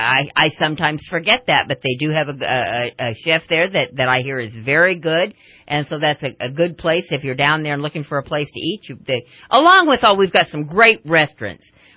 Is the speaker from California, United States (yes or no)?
yes; Anderson, California, United States; everybody knows that I come from Anderson